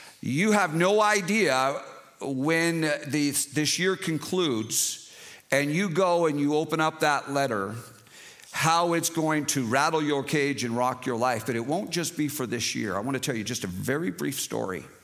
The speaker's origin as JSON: {"language": "English", "region": "Atlantic Canada", "country": "Canada", "said": "and I'm actually from the East Coast of Canada, and I was in business for myself."}